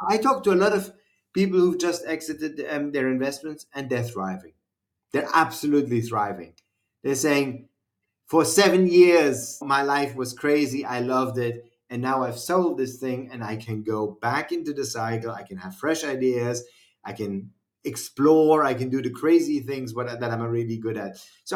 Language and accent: English; Brussels, Brussels-Capital Region, Belgium; since my hometown is Brussels, I say stop by in Lille and then come to Brussels.